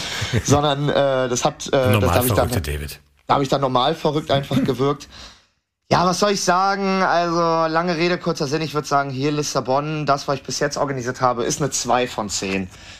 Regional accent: England, United Kingdom; German is a second language; Ich komme aus England. Anscheinend sehe ich aus wie ein Engländer.

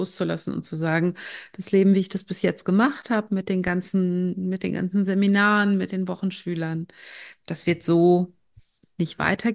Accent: North Rhine-Westphalia, Germany; now in Tromsø, Norway; Ich bin ein Kind des Ruhrgebiets

